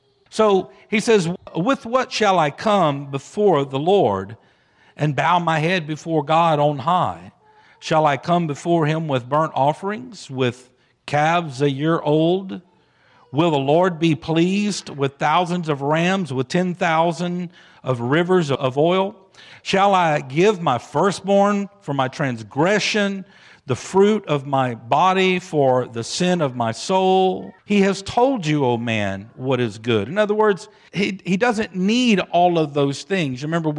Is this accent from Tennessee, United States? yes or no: no; Louisiana, United States; Now, you know, we're from Louisiana.